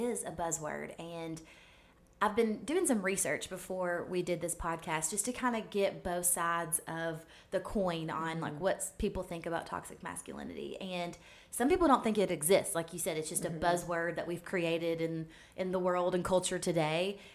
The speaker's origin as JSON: {"language": "English", "region": "Kentucky", "country": "United States", "tie": "born or raised there", "also_born_or_lived": "Alabama", "said": "I grew up in Kentucky, but I never had gone to a hockey game. My parents weren't into hockey. And when we moved to Alabama"}